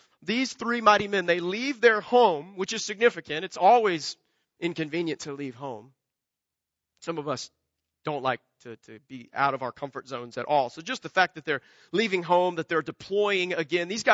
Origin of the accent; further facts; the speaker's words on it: Kansas, United States; I grew up in Kansas, and you don't schedule things around harvest time.